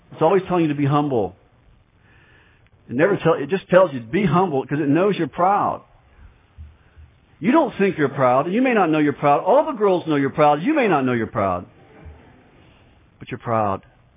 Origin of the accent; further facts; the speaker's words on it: United States; If there's something that's pleasurable, I as an American have a right to it.